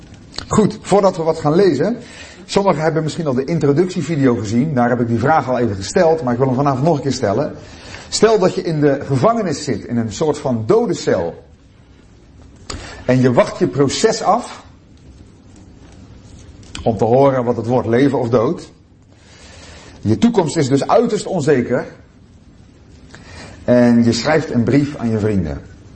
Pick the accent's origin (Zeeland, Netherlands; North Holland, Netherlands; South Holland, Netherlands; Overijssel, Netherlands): Zeeland, Netherlands; Ik ben afkomstig uit Zeeland. Daar heb ik eigenlijk heel mijn jeugd gewoond. En ben daar op mijn 19e ook tot geloof gekomen in de Heer Jezus. Ben kerkelijk opgevoed door ouders die... mij lief hadden en het woord van God lief hadden.